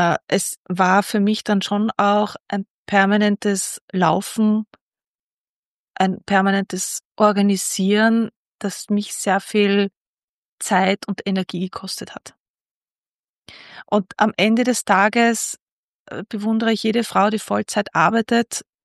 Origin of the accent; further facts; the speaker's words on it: Vienna, Austria; born there; Also ich bin in Wien zu Hause, ich bin in Wien geboren, aber ich bin ein sehr internationales Kind. Ja, ich war viel im Ausland, ich habe viel im Ausland gelebt, ich habe viel im Ausland gearbeitet, ich habe auch im Ausland studiert